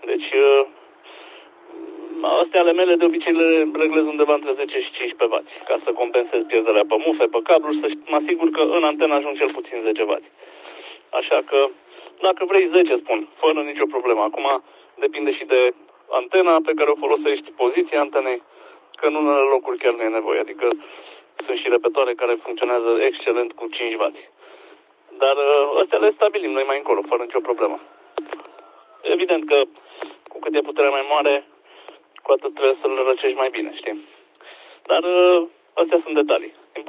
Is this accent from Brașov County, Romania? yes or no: yes; Brașov, Brașov County, Romania; Momentan în Devan Y2, dar sunt deloc din Brașov.